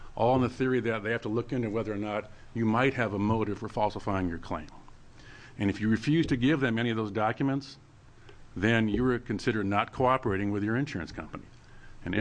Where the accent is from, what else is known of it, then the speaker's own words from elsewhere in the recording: Vancouver, Washington, United States; I'm a lawyer from Vancouver, not the one in Canada, the one across from Portland there.